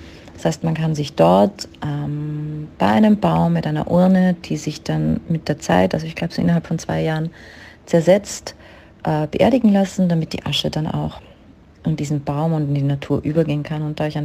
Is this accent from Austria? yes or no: yes; Vienna, Austria; ich bin 48 Jahre alt, ich komme aus Österreich, konkret aus Wien, wohne aktuell aber ein bisschen außerhalb von Wien, ein bisschen am Land. Aber mein Lebensmittelpunkt ist eigentlich noch immer dort.